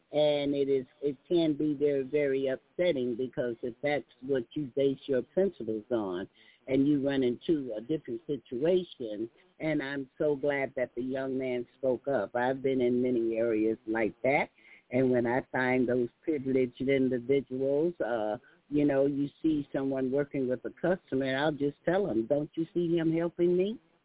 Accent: Texas, United States; But as coming out the South and being a Texan, oh, yeah, we believe in that, okay?

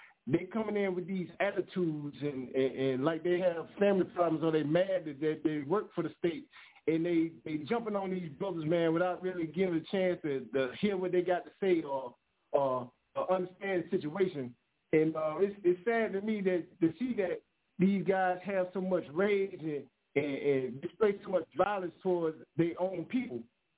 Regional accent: New York, United States; now in Albany, United States; I'm originally from New York, but I stay down in Albany, Georgia.

